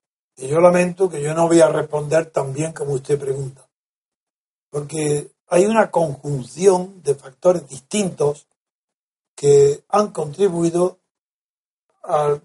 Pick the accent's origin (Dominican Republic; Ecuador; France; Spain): Spain; soy español.